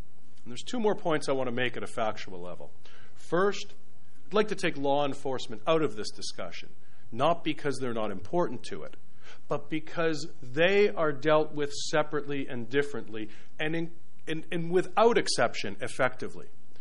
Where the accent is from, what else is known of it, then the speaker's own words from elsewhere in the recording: Canada; we're both Canadian, so it's okay.